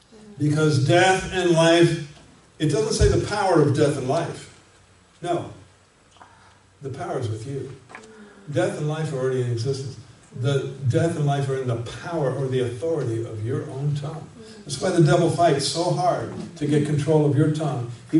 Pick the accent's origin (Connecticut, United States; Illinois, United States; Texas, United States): Connecticut, United States; And Lori and I grew up in the Connecticut area, and we used to go down to Mystic Harbor, see all the clipper ships.